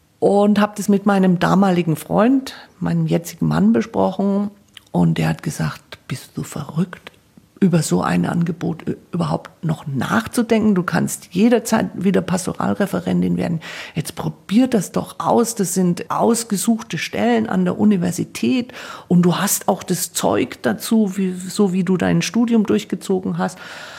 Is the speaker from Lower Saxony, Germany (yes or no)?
no; Coburg, Bavaria, Germany; ich komme ja gebürtig aus Coburg, also Erzbistum Bamberg